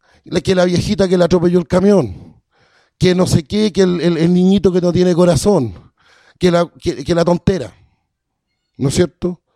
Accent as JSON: {"language": "Spanish", "country": "Chile", "said": "No, señor, primero no me habla a mí desde el Olimpo porque yo soy chileno"}